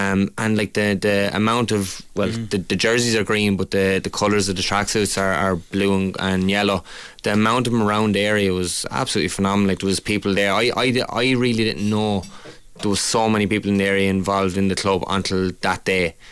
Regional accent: Kingswood, County Dublin, Ireland; So I'm from Kingswood.

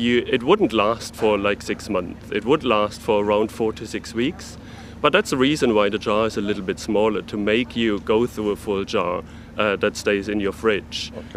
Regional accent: Germany; English is a second language; moved away as an adult; now in Ireland; I'm not from Ireland originally. I'm from Germany. I've been living in Ireland for around 5 years

